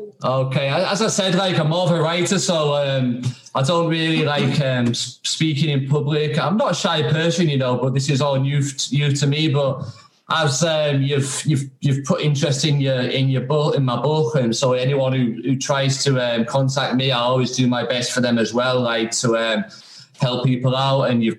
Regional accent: Yorkshire and the Humber, United Kingdom; I mean, I'm from Yorkshire

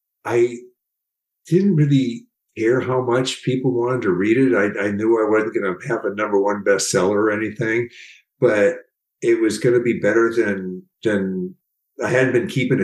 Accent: Minneapolis, Minnesota, United States; In Minneapolis.

